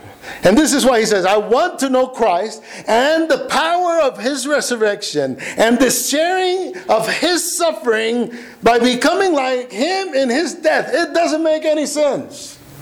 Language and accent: English; East Harlem, New York, United States; I'm very proud of being a Latino, right? I'm from El Barrio.